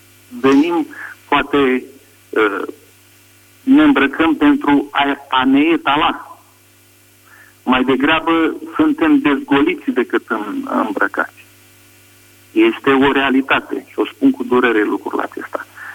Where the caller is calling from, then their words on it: France; vă sun din Franța.